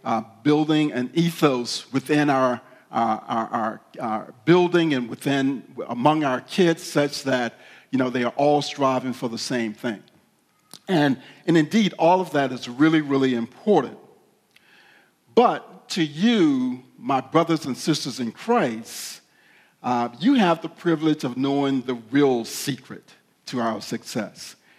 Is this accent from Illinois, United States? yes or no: no; Atlanta, Georgia, United States; So I'm a Southerner, grew up in the South in Atlanta, Georgia, the Bible Belt.